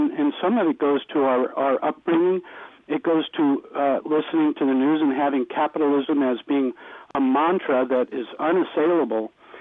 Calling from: Mendocino, California, United States; from Mendocino.

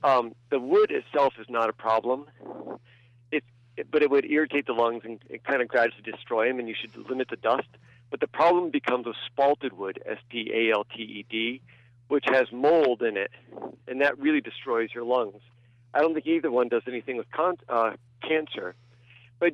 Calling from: Schenectady, New York, United States; from Schenectady.

